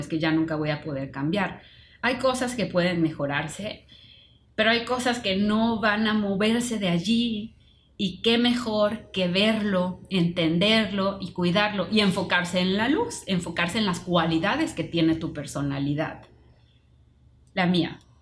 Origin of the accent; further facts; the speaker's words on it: Cancún, Quintana Roo, Mexico; also born or lived in Chiapas; Yo crecí en la playa, crecí en Cancún, crecí luego en Chiapas, en los árboles.